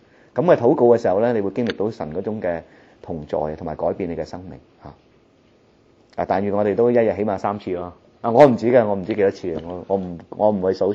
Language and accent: Cantonese; China; 因為我哋中國人有句說話叫相由心生喎